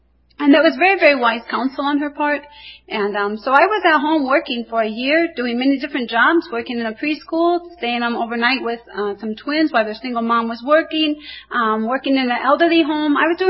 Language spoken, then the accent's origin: English; Wisconsin, United States; now in Puerto Rico; For those of you who don't know me, I grew up in Wisconsin